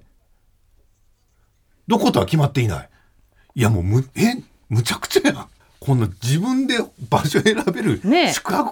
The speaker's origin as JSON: {"language": "Japanese", "region": "Osaka", "country": "Japan", "tie": "born or raised there", "said": "大阪生まれの大阪育ち、吉本新喜劇を見て育った41歳です。"}